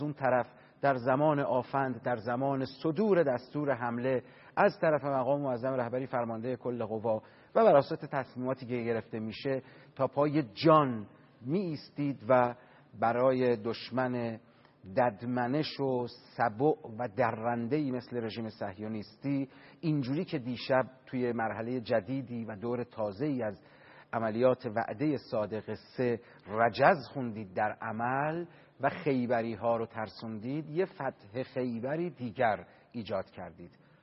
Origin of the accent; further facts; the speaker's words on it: Iran; من ایرانیم، اصلاح طلبم، اصولگرام، فقیرم، پولدارم، هرچی هستم، من ایرانیم